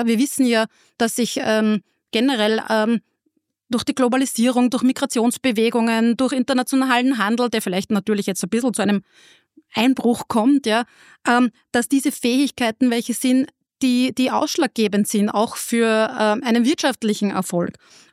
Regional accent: Upper Austria, Austria; also born or lived in United States; weil ich bin halt einfach in Oberösterreich aufgewachsen, ja. Habe dann schon über den Tellerrand geschaut und bin auch dann in die USA gegangen und habe 2 Jahre dort gewohnt, ja.

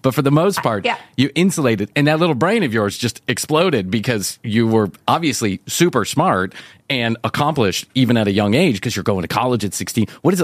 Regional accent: Chicago, Illinois, United States; moved away; I am, but I've been here for almost 30 years. So it's not like I just fell off the turnip truck

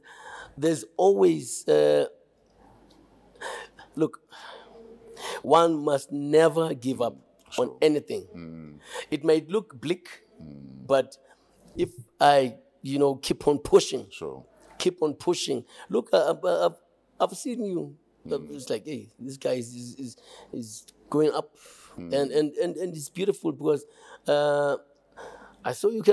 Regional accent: Cape Town, Western Cape, South Africa; I'm like, no, I'm growing up in Cape Town.

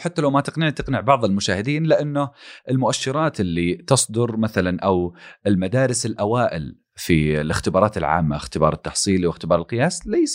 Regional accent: Saudi Arabia; لكن بشكل عام المناهج عندنا في السعودية كيف توضع؟

